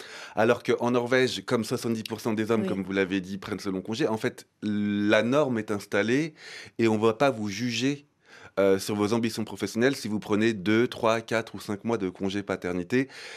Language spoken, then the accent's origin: French; France; Moi, je viens de la France. Dans la France, c'est un peu plus traditionnel.